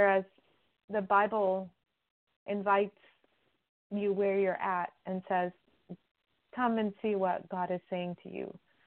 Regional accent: Pakistan; first language Urdu; English is a second language; You know, being a Pakistani, my language is Urdu. That's what I grew up with.

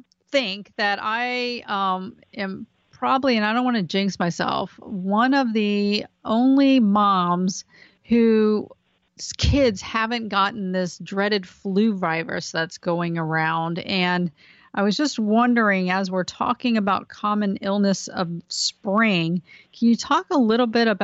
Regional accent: Miami, Florida, United States; I grew up in Miami in the 60s when there was Cubans flooding the streets of Miami from Cuba.

